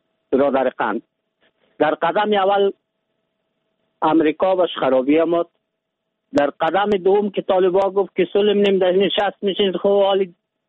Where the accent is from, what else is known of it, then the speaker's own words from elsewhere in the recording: Afghanistan; من از افغانستانم